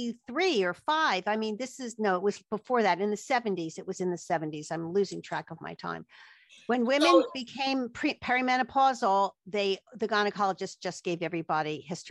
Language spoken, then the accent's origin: English; Philadelphia, Pennsylvania, United States; I'm from Philadelphia